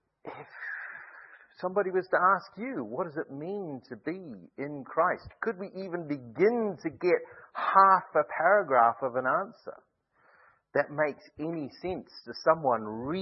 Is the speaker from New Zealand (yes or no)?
yes; New Zealand; Now, I won't read the rest as a New Zealander with a fake southern accent